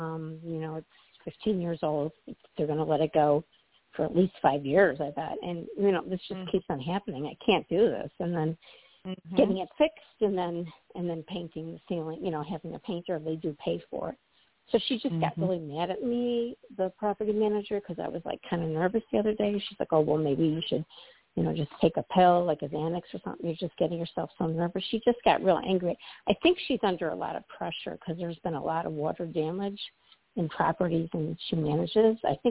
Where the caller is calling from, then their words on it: Midwest, United States; I'm calling from the Midwest in the U.S., not U.K.